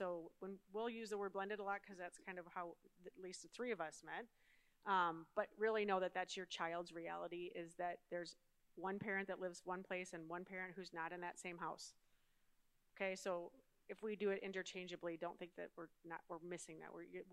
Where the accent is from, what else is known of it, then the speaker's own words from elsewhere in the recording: Rochester, Minnesota, United States; I'm from Rochester, Minnesota, just so you know.